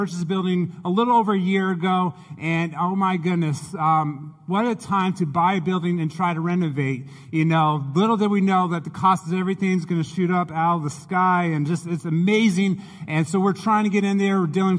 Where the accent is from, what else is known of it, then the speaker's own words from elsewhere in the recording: Montreal, Quebec, Canada; But so we grew up in Montreal, though, and our house, when we first moved into Montreal